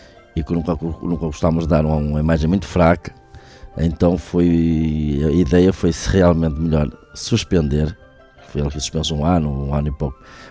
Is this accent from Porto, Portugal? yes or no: no; Vila Verde, Braga, Portugal; eu sou natural de Vila Verde, comecei no rancho infantil de Vila Verde, tinha só 5 ou 6 anos